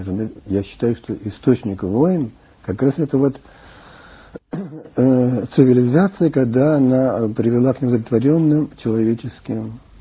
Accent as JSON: {"language": "Russian", "region": "Far East", "country": "Russia", "moved": "as an adult", "said": "Я приехал с Дальнего Востока лет 18."}